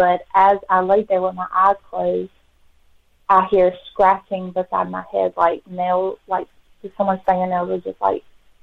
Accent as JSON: {"language": "English", "town": "Childersburg", "region": "Alabama", "country": "United States", "tie": "born or raised there", "said": "Okay, so I grew up in Childersburg, Alabama. This is a small town."}